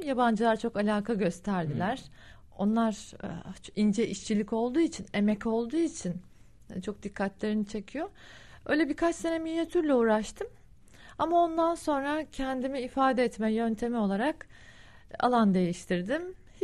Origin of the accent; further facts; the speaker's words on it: Ankara, Turkey; also born or lived in Çankırı; Yani şöyle, annem babam öğretmendi. Bizim çocukluğumuz Anadolu'nun köylerinde geçti. 8-9 yaşına kadar. Ardından Ankara'ya yerleştik.